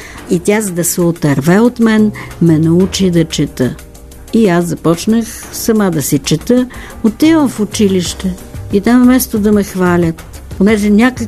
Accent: Sofia, Sofia City, Bulgaria; На мен като дете особено много ми е пречело това, че съм родена в София и че нямам никакво село.

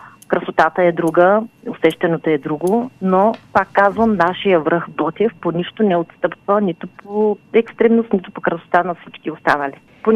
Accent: Kazanlak, Stara Zagora Province, Bulgaria; аз съм тук от Казанлък и Стара Загора, единствена тази година

